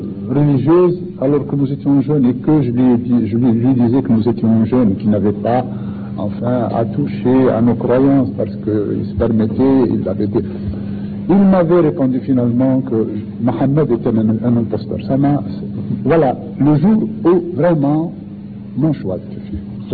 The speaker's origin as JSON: {"language": "French", "town": "Maghnia", "region": "Tlemcen Province", "country": "Algeria", "tie": "born or raised there", "said": "je venais de mon village, de Marnia, petit village, j'allais à Tlemcen"}